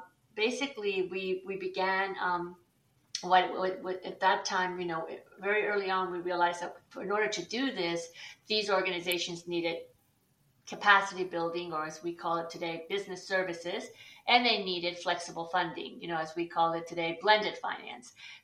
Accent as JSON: {"language": "English", "country": "Chile", "said": "As you mentioned, I'm originally from Chile"}